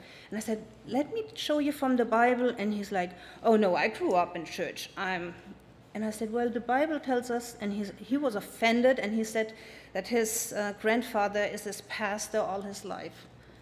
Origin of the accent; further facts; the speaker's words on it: Lake Wales, Florida, United States; Well, I'm from Lake Wales.